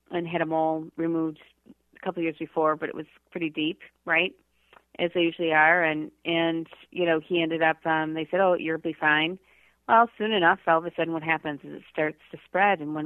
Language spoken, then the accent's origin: English; Michigan, United States; now in Boston, United States; because I'm originally from Michigan